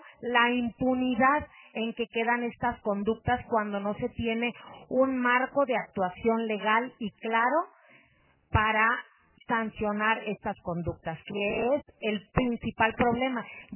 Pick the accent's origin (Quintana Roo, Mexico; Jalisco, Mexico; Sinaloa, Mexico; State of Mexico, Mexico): Sinaloa, Mexico; del norte del estado, de donde yo soy de Sinaloa